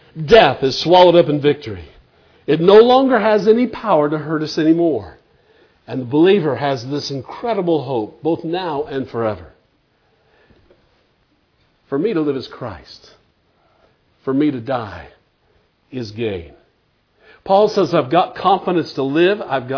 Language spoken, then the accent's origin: English; Arizona, United States; Now, I'm from Arizona. I hadn't mentioned that before. Some of you didn't know that. But out in Arizona, there's a whole lot of things that can sting you.